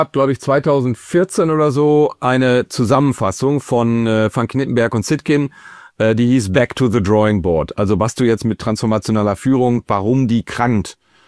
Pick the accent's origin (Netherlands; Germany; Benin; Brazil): Germany; North Rhine-Westphalia; Ich komme ja aus NRW, im Sauerland, da stehen die Leute tierisch auf Schützenfeste.